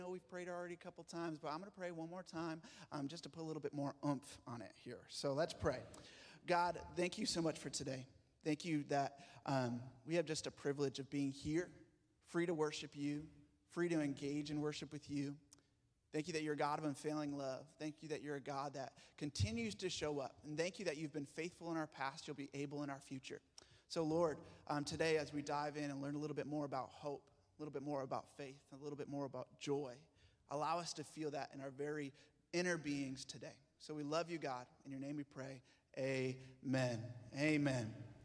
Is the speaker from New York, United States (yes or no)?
yes; Rochester, New York, United States; now in San Diego, United States; But now I grew up in Rochester, you know, born and raised off Spencerport Road, and went to Gage Charlotte High School and got to go to Roberts.